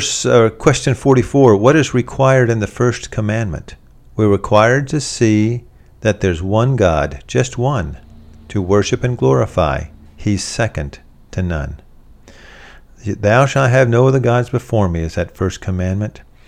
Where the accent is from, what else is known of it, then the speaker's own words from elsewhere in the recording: the South, United States; I'm from the South, so it was pretty rare.